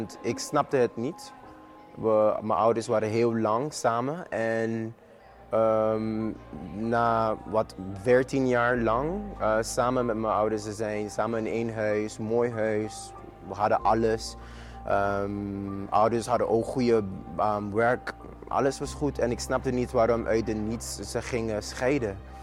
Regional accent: Sint Maarten; Dutch is a second language; now in Netherlands; ik ben 24 jaar oud en eigenlijk ik kwam hier naar Nederland om te studeren, om mijn studies door te zetten, want ik ben geboren en getogen op St. Maarten.

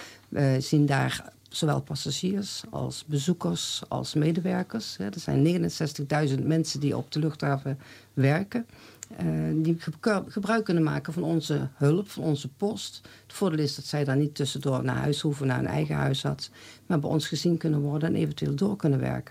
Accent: Heerlen, Limburg, Netherlands; Ik heb een opleiding in Zuid-Limburg gedaan, want daar kom ik vandaan uit Heerlen.

